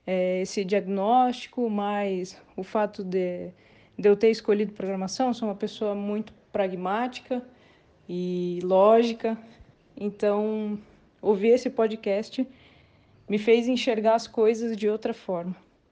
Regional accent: Curitiba, Paraná, Brazil; tenho 34 anos, sou programadora e designer, sou de Curitiba.

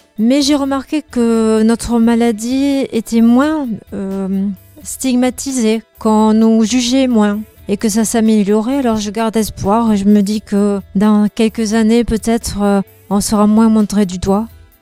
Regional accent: Nouvelle-Aquitaine, France; Moi, je viens des Landes

